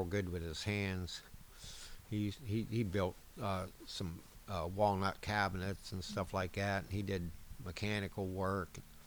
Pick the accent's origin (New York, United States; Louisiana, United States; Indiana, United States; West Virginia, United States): West Virginia, United States; Weirton; I am 60 years old. I'll be 61 in May, and I was born in Weirton at the Weirton General Hospital in 1957.